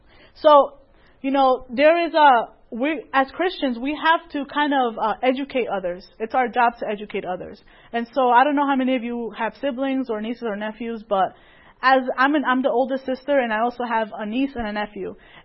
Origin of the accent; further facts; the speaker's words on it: Bridgeport, Connecticut, United States; And I come from Connecticut, and the city that I live in, or that I lived in, is Bridgeport. And Bridgeport is known to be one of the most dangerous cities in the United States.